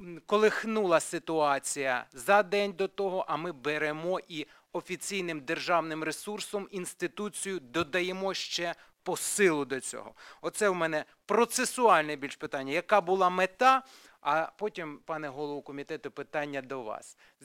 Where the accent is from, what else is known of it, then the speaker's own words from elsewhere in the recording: Kharkiv, Kharkiv Oblast, Ukraine; ну як харків'янин не можу ігнорувати